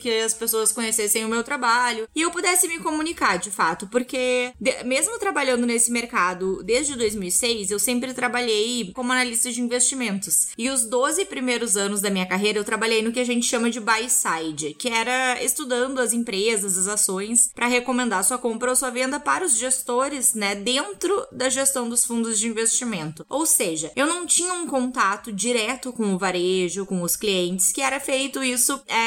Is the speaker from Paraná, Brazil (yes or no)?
no; Rio Grande do Sul, Brazil; Sou formada em administração de empresas, também sou formada em contabilidade na Federal do Rio Grande do Sul, de onde eu venho.